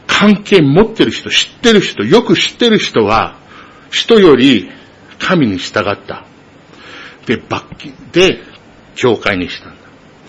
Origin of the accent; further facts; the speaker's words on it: United States; Japanese is a second language; まあ、言いにくいかもしれないけど、日本人じゃない、僕はアメリカ人だけどね。